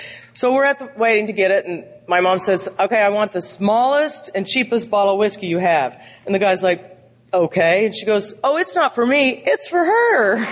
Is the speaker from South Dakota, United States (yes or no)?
no; Ponca City, Oklahoma, United States; also born or lived in Columbus, Georgia; And I grew up in Ponca City, Oklahoma. This accent, you can tell, is not a San Francisco accent. And Ponca City is a small town on the border of Kansas.